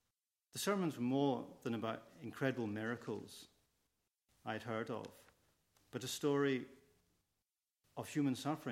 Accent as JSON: {"language": "English", "town": "Eaglesham", "region": "Scotland", "country": "United Kingdom", "tie": "born or raised there", "also_born_or_lived": "Manchester", "said": "I was born in Manchester to English parents, but we soon moved north to the village of Eaglesham near Glasgow."}